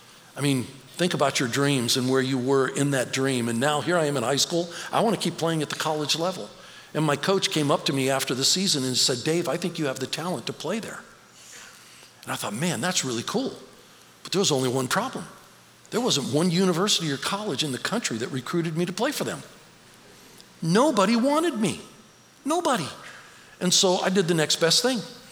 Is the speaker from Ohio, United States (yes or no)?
yes; Youngstown, Ohio, United States; I was a kid from Youngstown, Ohio.